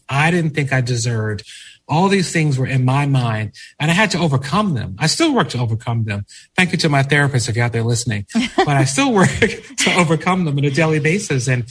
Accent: Philadelphia, Pennsylvania, United States; You know, growing up in North Philadelphia, which is a very rough part of the city at that time, a beautiful, wonderful part of the city

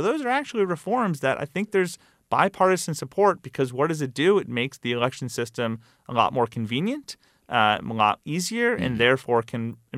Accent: Kentucky, United States; responding to Senator McConnell, my home state senator

